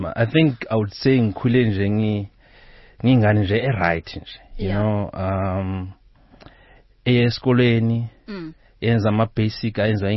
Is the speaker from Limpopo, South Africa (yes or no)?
yes; Limpopo, South Africa; Originally I'm from Limpopo.